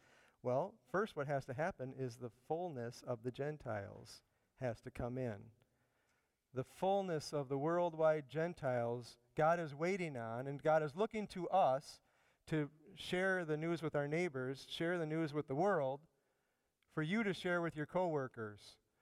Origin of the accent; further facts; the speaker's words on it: Chicago, Illinois, United States; I'm from Chicago, you know. It's like none of this Minnesota nice.